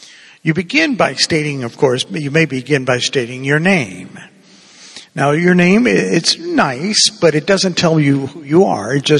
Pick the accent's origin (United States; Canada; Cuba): Cuba; Okay? That I'm originally from Cuba, so my name is Spanish.